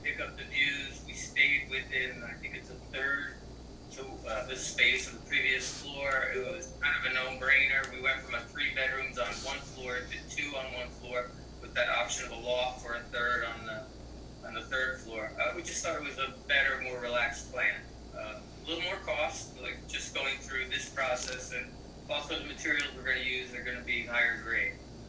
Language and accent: English; New Jersey, United States; I was born and raised in Monmouth County.